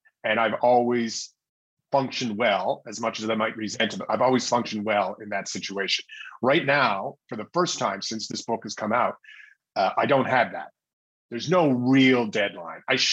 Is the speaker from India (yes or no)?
no; St. John's, Newfoundland and Labrador, Canada; Well, I'm of course going to say St. John's, Newfoundland.